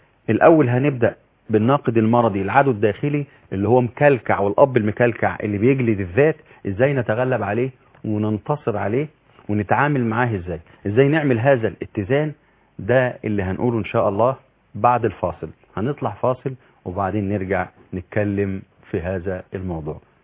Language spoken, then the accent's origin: Arabic; Egypt; احنا كمصريين